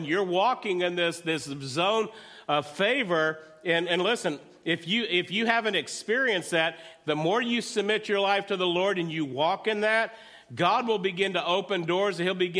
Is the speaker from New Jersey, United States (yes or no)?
no; Midland, Texas, United States; I drove 6 hours back to the place I grew up in Midland, Texas